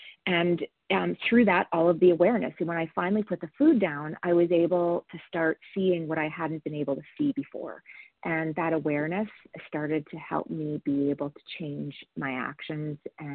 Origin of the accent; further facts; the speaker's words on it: Alberta, Canada; I'm from Alberta, Canada.